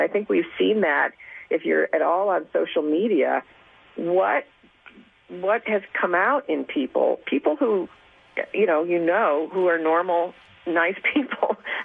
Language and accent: English; Cleveland, Ohio, United States; I'm Irish Catholic from Cleveland. I've been a Democrat all my life, right?